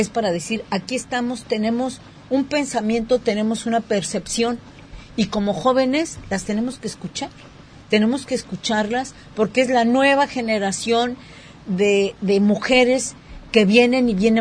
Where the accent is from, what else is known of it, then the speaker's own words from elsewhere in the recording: Ciudad Juárez, Chihuahua, Mexico; yo vengo de Ciudad Juárez, Chihuahua, en donde las mujeres levantamos la voz